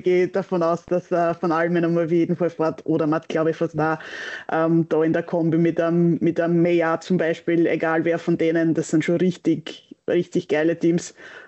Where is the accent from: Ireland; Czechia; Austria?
Austria; Das ganze Team muss man als Österreicher sagen, also die Schweizer, richtig cool.